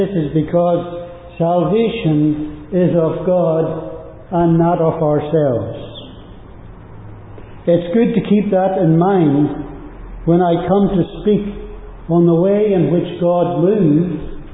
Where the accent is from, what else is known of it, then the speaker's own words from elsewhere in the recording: Northern Ireland, United Kingdom; As a young boy, I grew up in Northern Ireland. I lived out in the country. The nearest village or town was probably about 7 or 8 miles away.